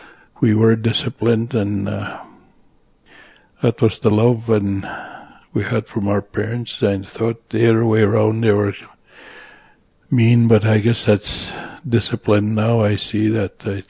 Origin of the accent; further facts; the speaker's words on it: Kikino, Alberta, Canada; I'm from Kikino Métis Settlement, and I was raised here. I was 1 year old when my parents moved to Kikino, and it's been rough in times when I was growing up